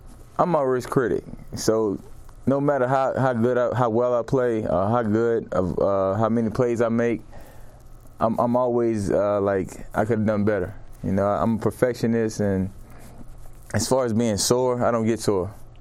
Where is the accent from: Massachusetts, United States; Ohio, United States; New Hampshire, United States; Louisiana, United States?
Louisiana, United States; New Orleans; and I'm from New Orleans, so I know what it feels like, you know, to run from hurricanes